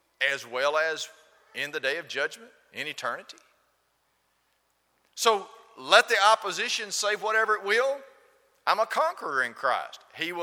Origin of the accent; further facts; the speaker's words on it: LaGrange, Georgia, United States; born there; Well, sure. I was born in LaGrange, Georgia, and therefore I become a natural born citizen of this country.